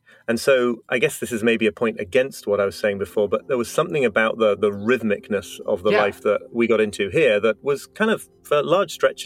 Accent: United Kingdom; now in United States; I'm British, but live in the United States. And we very quickly here in New York got into basically a rhythm.

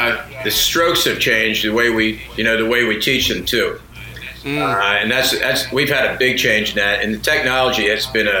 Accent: Philadelphia, Pennsylvania, United States; Growing up in Philly, the 1600 SAT kid in my high school could shoot a rock.

